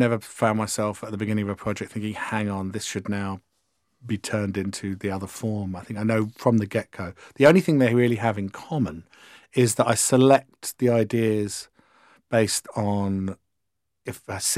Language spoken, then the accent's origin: English; England, United Kingdom; But let's face it, I'm English.